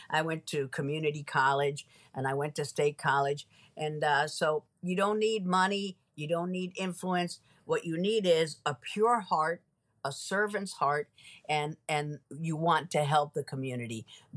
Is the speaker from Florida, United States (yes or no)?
yes; Miami, Florida, United States; I'm from Miami.